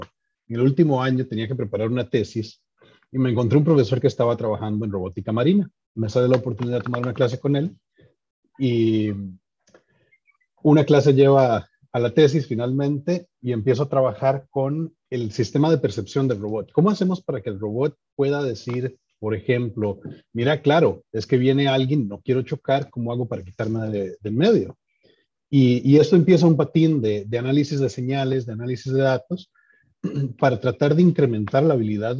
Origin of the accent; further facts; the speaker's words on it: San Carlos, Alajuela, Costa Rica; Claro, yo soy originalmente de San Carlos, de Costa Rica. Fui al colegio científico por ahí.